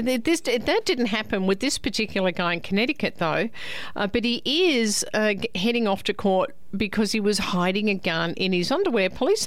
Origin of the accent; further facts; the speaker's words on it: Melbourne, Victoria, Australia; she's from my hometown of Melbourne